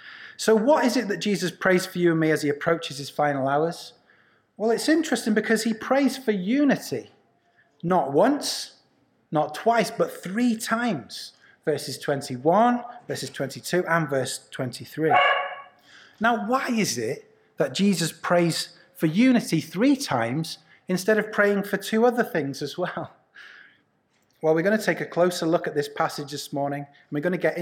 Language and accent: English; Wales, United Kingdom; near the house that I grew up in Wales, there's a lake